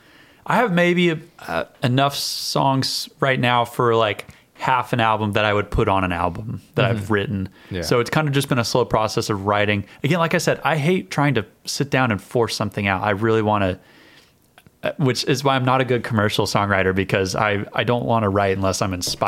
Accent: Oklahoma, United States; we're both from Eastern Oklahoma

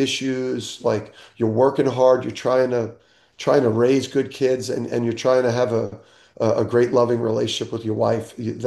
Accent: New Jersey, United States; it was a dream to kid growing up in Jersey to be, the head coach at Rutgers.

